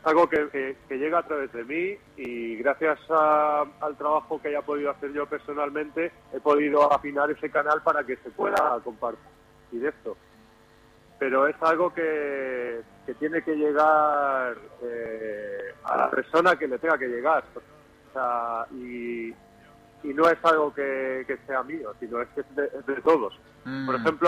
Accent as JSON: {"language": "Spanish", "town": "Barcelona", "region": "Catalonia", "country": "Spain", "tie": "born there", "said": "Yo soy nacido en Barcelona y de padres españoles y de abuelo. Mi abuelo era inglés."}